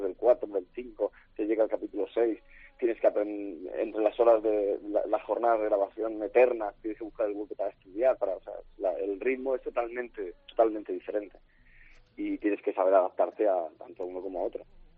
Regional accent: Region of Murcia, Spain; Mi tierra, afortunadamente, puedo decir que está muy orgullosa de mí, tanto como yo de ella. Y sí, el cariño de mi gente en Murcia me lo han demostrado sobradamente en muchísimas ocasiones.

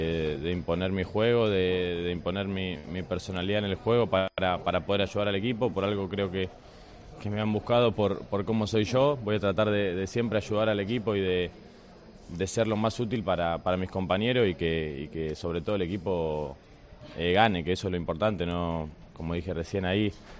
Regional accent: Argentina; moved away as an adult; vengo de Argentina, la verdad que es un salto muy grande venir de Argentina a Europa

